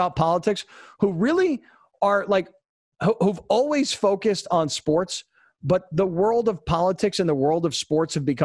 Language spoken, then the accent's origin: English; Scranton, Pennsylvania, United States; I'm from the suburbs, man. I'm from Scranton, Pennsylvania.